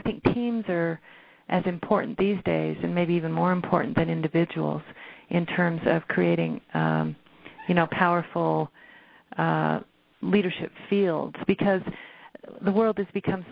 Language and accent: English; United States; I'm American, you know, so how I operate as a leader may not work, you know, in other contexts.